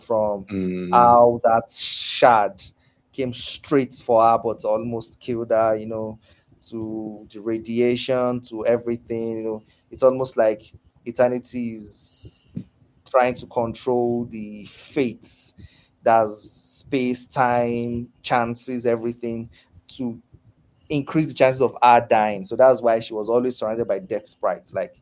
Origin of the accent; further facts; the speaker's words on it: Nigeria; That was the first time I edited in it was the Princess and the Frog as a Nigerian, you know.